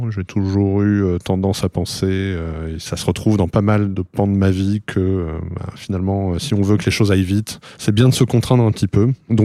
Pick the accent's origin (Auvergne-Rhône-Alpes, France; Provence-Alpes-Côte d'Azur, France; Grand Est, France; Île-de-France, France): Provence-Alpes-Côte d'Azur, France; Aix-en-Provence; je suis originaire d'Aix-en-Provence. J'ai fait une bonne partie de mes études entre Aix et Marseille. Puis j'ai fait une école de commerce à Toulouse.